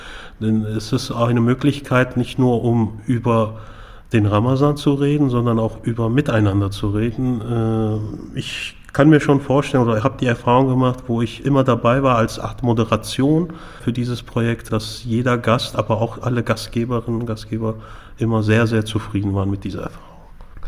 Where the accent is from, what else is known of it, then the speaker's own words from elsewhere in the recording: Cologne, North Rhine-Westphalia, Germany; born there; gebürtiger Kölner, habe in Göttingen studiert, arbeite zurzeit an den Leinetal-Schulen in Hannover als Lehrkraft